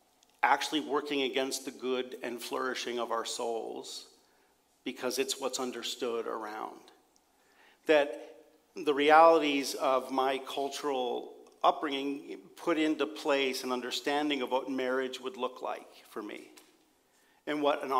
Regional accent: Pennsylvania, United States; So I'll give you a little bit of an understanding of how I grew up. And so, like, I grew up in Pennsylvania, and so the majority of my friends were getting married.

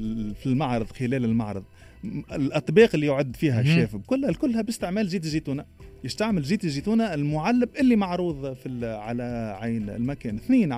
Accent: Kairouan, Kairouan Governorate, Tunisia; ونتشرف اني يكون انا ولد تونس اما انا من القروان

